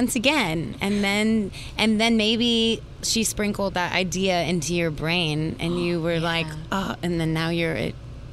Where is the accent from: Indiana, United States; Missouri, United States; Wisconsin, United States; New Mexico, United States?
New Mexico, United States; because I'm from New Mexico. I'm a desert girl.